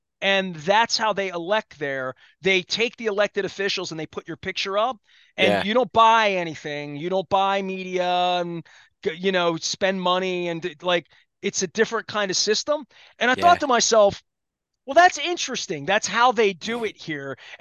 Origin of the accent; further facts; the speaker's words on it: United States; I'll say this just as an American